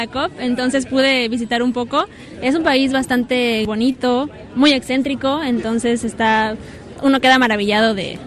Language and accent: Spanish; Oaxaca, Mexico; soy mexicana del estado de Oaxaca